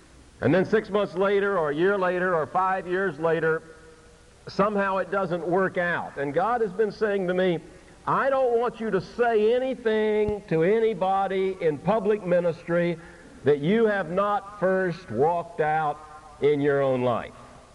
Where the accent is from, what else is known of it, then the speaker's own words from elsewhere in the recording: Vero Beach, Florida, United States; We came up as boys, rode the train from my hometown in Vero Beach, Florida